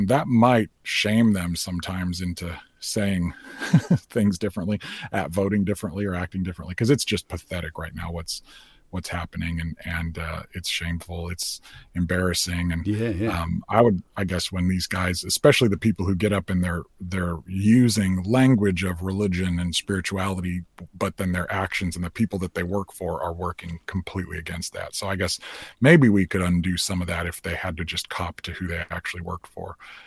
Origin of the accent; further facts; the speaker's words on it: Chicago, Illinois, United States; I got to take my youngest son to Chicago, which is my hometown, to see a Cubs game